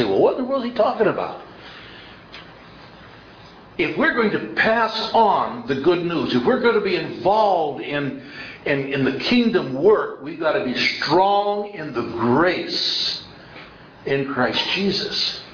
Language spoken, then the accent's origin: English; Artesia, California, United States; born there; I was born in Artesia, California. My folks are Dutch dairy farmers